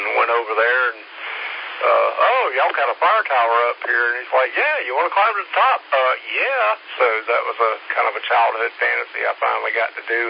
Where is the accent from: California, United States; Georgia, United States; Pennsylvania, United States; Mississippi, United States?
Georgia, United States; and I was always fascinated with them, you know, growing up in Georgia. They were all over the place.